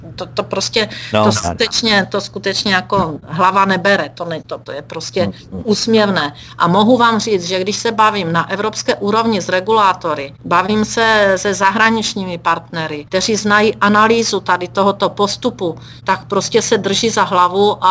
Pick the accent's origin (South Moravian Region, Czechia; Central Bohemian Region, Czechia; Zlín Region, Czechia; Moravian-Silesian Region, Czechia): Moravian-Silesian Region, Czechia; Já jsem skutečně kandidovala do Senátu na Ostravsku, odkud pocházím a kde žiju.